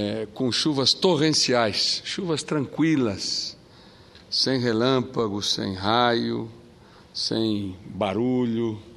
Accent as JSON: {"language": "Portuguese", "town": "Corumbá", "region": "Mato Grosso do Sul", "country": "Brazil", "tie": "born or raised there", "said": "Eu sou nascido na região, sou nascido em Corumbá, tenho muita honra de representar Mato Grosso do Sul, sendo um filho da nossa querida Corumbá."}